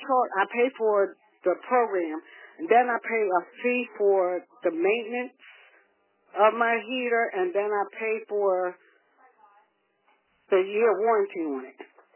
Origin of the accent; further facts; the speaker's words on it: Philadelphia, Pennsylvania, United States; and yes, I am from South Philly.